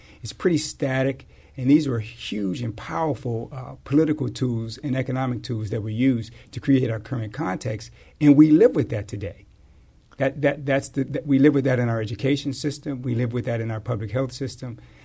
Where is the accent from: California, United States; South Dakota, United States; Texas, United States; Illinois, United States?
Illinois, United States; Chicago; now in St. Louis, United States; I am not. I am from Chicago